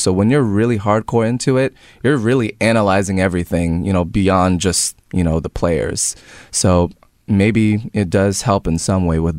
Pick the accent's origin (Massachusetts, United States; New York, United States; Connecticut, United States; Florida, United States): Florida, United States; Tampa; I was a Tampa Bay Buccaneers fan just growing up in Tampa.